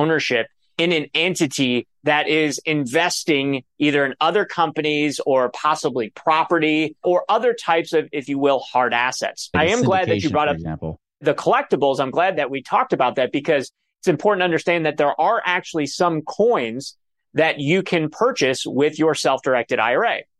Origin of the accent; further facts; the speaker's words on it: Cleveland, Ohio, United States; I'm from Cleveland, Ohio, by the way.